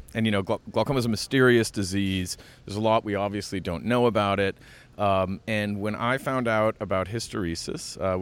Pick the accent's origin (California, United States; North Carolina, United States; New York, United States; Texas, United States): New York, United States; New York City; And yep, we're in my hometown of New York City.